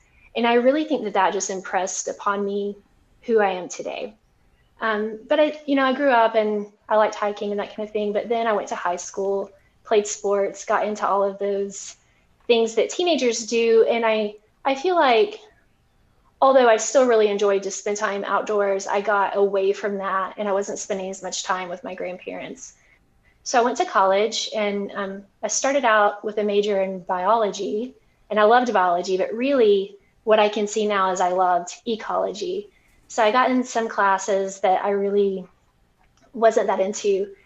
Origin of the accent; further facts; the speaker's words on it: Tennessee, United States; I guess I would start with the fact that I grew up in East Tennessee, in the beautiful hills of East Tennessee.